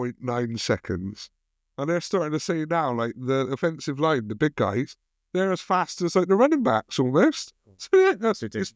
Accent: United Kingdom; We love it, even though we're two British guys, but we've seen … we love rap.

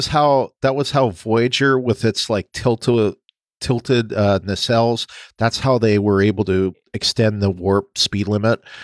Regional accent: Canada; because you guys know I'm Canadian, but in Canada, it's a three-party system.

